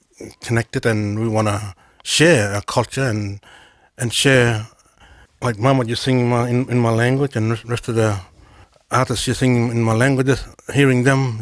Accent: Northern Territory, Australia; first language Mudbara; English is a second language; My language is Mudbara. That's my mother tongue and my father tongue. And we come from a small area in the Northern Territory.

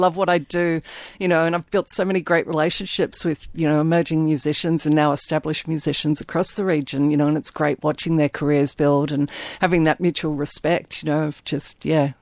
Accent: Broome, Western Australia, Australia; from Broome. But, you know, hopefully people get behind me

